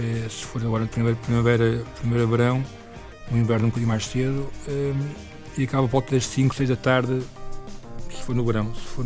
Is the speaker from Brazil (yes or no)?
no; Portugal; como somos portugueses, vamos às cegas